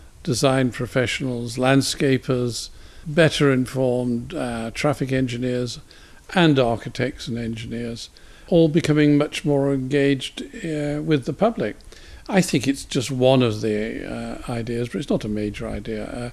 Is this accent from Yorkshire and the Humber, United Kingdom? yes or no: no; Newcastle, North East England, United Kingdom; I come from Newcastle.